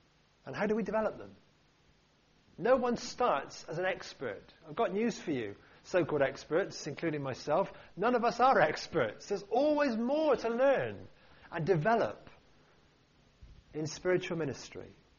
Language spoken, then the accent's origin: English; United Kingdom; We're too self-effacing, we're too British, and quite frankly, too ignorant on this point.